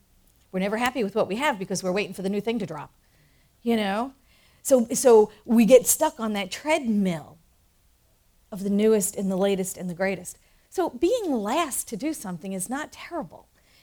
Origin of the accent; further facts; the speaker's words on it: New York, United States; It's kind of like that hangover of being born and raised in New York.